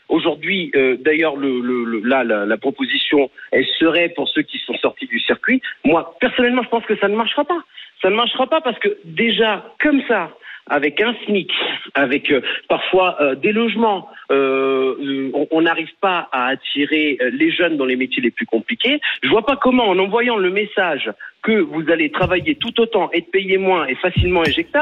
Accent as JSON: {"language": "French", "region": "Sicily", "country": "Italy", "tie": "born or raised there", "said": "Moi aussi, je suis né en Sicile, vous parlez de l'Italie. J'ai commencé à travailler, j'avais 11 ans."}